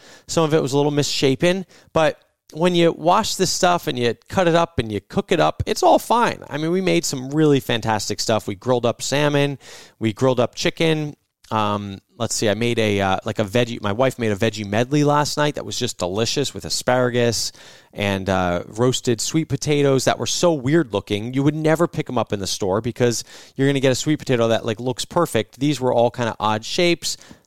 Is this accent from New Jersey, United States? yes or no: yes; New Jersey, United States; because I'm from New Jersey. I love my home state.